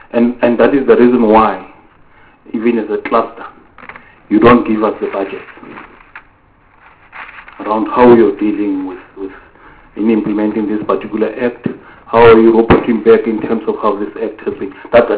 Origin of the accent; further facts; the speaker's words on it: Gauteng, South Africa; I come from Gauteng.